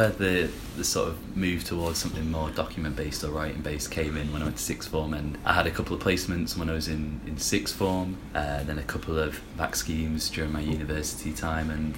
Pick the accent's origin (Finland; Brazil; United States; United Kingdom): United Kingdom; Leeds, Yorkshire and the Humber; moved away as an adult; also born or lived in Netherlands; now in Newcastle, United Kingdom; I'm originally from Leeds. I came up to Newcastle in 2014 to do my law degree. Spent a year in the Netherlands doing that as well. Went back to Leeds to do my LPC